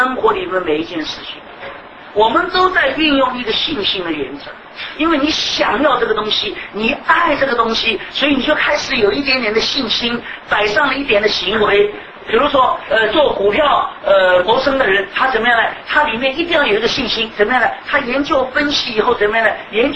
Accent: China; 我们中国人常常说仁义啊、道德啊

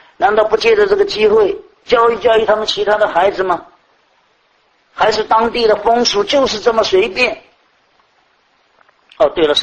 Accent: Yunnan, China; 今天我们人，用我们云南人讲说

